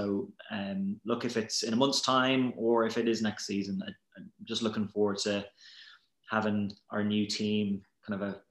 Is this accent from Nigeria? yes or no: no; Wexford, Leinster, Ireland; also born or lived in England; When I came back to Ireland, I think it was six, maybe seven. Yeah, new school, new friends, all that kind of thing. And down in Wexford, which is southeast of Ireland, it's about an hour south of Dublin